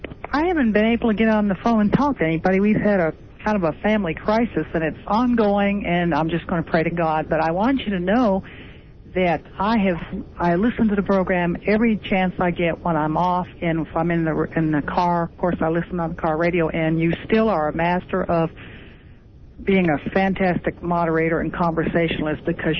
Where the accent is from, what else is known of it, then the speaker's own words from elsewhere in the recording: Massachusetts, United States; You know, being that I'm from Massachusetts and the cardinal law issue, and I mean, you're embarrassed.